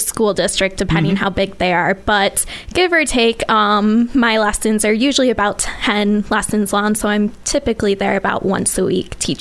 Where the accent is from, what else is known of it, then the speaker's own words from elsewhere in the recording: Michigan, United States; moved away as an adult; And I'm originally from Michigan and made the move here 3 years ago now.